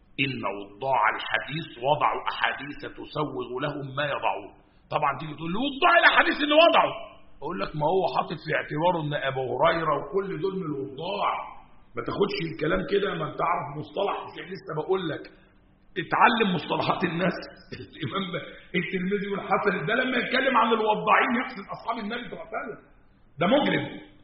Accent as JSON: {"language": "Arabic", "country": "Egypt", "said": "وحتى الضعيفه لما نزلت عندنا في مصر ساعتها كانت ايه 100 100 وعلى ورق بقى ورق جرايد كده"}